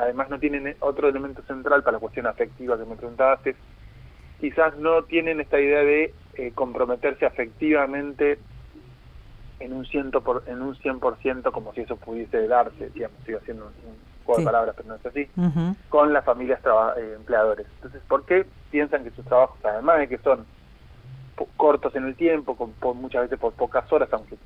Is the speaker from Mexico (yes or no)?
no; Corrientes, Argentina; en la ciudad de Corrientes. Además soy de Corrientes.